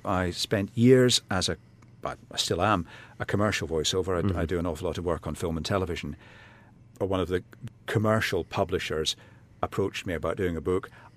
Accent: Glasgow, Scotland, United Kingdom; growing up in Glasgow, I was very aware of the river

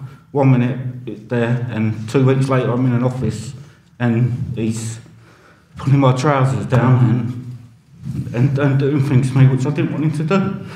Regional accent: Wallington, London, United Kingdom; So I grew up on Roundshaw in Wallington from birth, 1976. Growing up, I absolutely loved growing up on Roundshaw.

